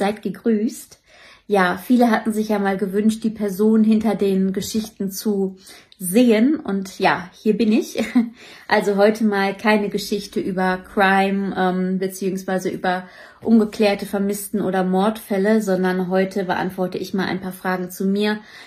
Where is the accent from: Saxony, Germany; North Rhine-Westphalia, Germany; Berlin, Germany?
North Rhine-Westphalia, Germany; ich komme aus dem Raum Kreis Herford, Kreis Minden-Lübbecke.